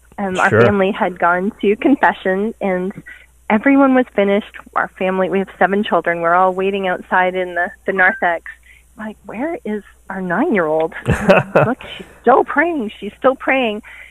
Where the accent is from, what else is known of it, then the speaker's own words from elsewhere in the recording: Canada; moved away; I'm a Canadian transplant.